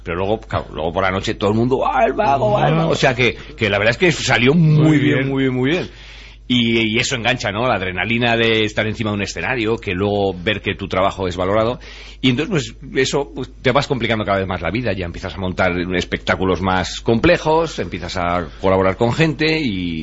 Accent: Corella, Navarre, Spain; el Día del Libro en Corella, que es de donde yo soy.

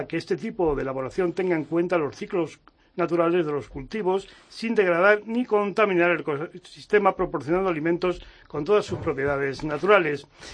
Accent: Madrid, Community of Madrid, Spain; como buen madrileño

